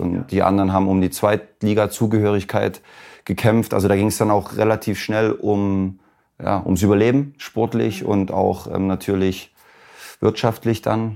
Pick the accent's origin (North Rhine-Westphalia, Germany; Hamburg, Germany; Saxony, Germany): Saxony, Germany; Leipzig; ich bin ja noch ein Kind der DDR, mehr oder weniger. Das bedeutet, ich bin in Plattenbauten groß geworden auch. Ich habe in Leipzig-Grünau gewohnt, Leipzig-Schönefeld, in Leipzig-Mockau. Also überall, wo es Plattenbauten gibt.